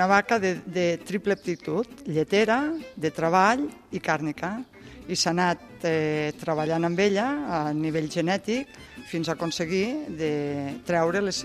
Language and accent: Catalan; Catalonia, Spain; now in La Seu d'Urgell, Spain; jo sóc del Pallars i durant molts anys, quan em preguntaven d'on era, Pallars Sobirà.